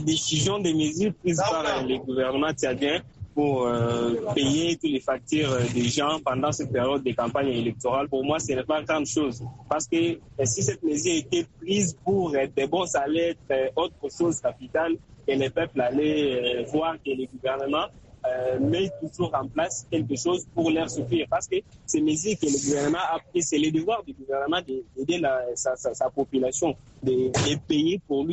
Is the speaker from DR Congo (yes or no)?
yes; DR Congo